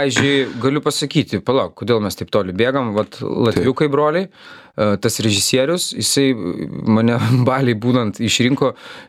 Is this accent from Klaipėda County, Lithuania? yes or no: no; Vilnius, Vilnius County, Lithuania; Vilniaiskas.